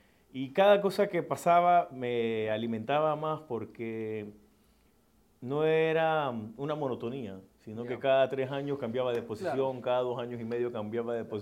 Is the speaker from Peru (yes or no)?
no; Honduras; yo soy nativo, de Honduras.